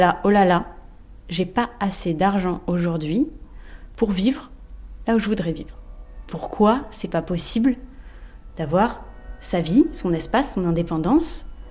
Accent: Le Pré-Saint-Gervais, Île-de-France, France; le Pré Saint-Gervais, c'est ma ville natale. Non, c'est ma ville d'enfance. C'est la ville dans laquelle mes parents vivent.

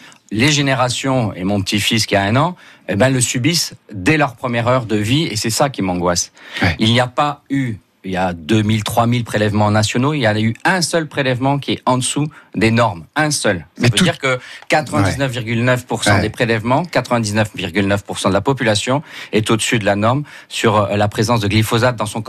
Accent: Provence-Alpes-Côte d'Azur, France; mais je suis provençal et je suis beaucoup plus rosé que bière.

